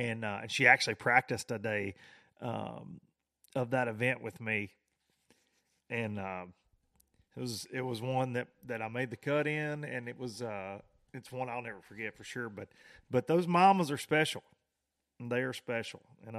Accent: the South, United States; I was in a foreign land to me growing up in the South.

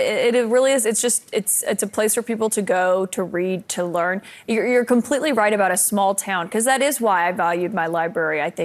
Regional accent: Alabama, United States; we've even been covering in my hometown in Alabama of booksellers, librarians being caught in the middle of this fight.

